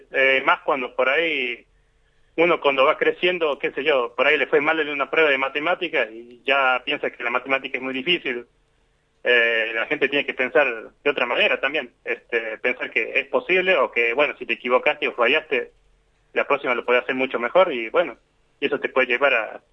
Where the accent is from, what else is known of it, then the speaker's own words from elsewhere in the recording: San Fernando del Valle de Catamarca, Catamarca, Argentina; Sí, era de Capital, o sea, de San Fernando, sí, de Valle de Catamarca, y iba al Colegio Quintana en su momento.